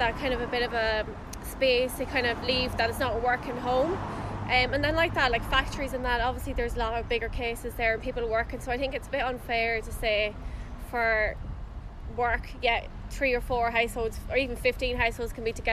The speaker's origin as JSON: {"language": "English", "region": "Ulster", "country": "Ireland", "said": "like I'm from Cavan, so I was hoping to get home"}